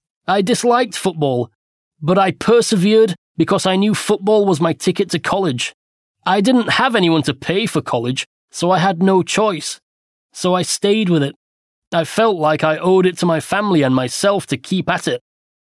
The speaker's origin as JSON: {"language": "English", "town": "Bridgeport", "region": "Connecticut", "country": "United States", "tie": "born or raised there", "said": "People hear Connecticut and think of white picket fences, but in fact, Bridgeport is the 9th most dangerous city in the United States."}